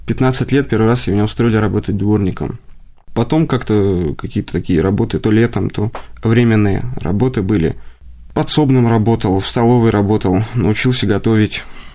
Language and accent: Russian; Moscow, Russia; Родился я в Москве в 80-м году. Рос без отца, одна мама растила